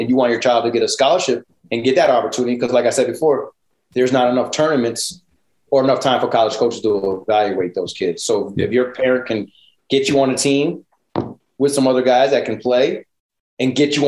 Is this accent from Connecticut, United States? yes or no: yes; Connecticut, United States; You know, I don't mind staying on the East Coast close to home. I'm from Connecticut.